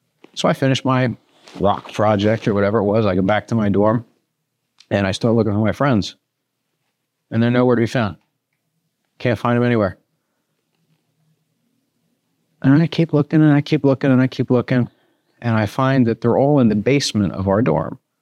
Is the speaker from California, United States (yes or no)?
no; Philadelphia, Pennsylvania, United States; I grew up in Pennsylvania, as you know, but I didn't grow up here. We're in the state capital of Harrisburg. I grew up in the Philadelphia area and pretty, you know, I think normal family.